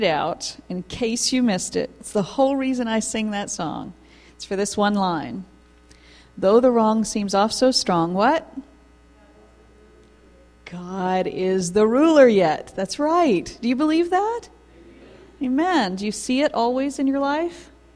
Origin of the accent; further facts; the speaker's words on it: Tennessee, United States; Now, I grew up in Tennessee. I grew up on my grandfather's farm.